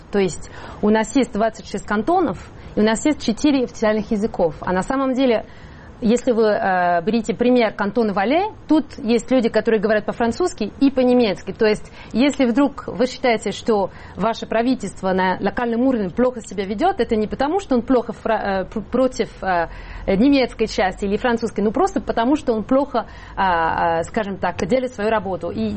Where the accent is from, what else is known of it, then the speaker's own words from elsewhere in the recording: Switzerland; Я сама из Швейцарии, это страна, которая очень часто упоминается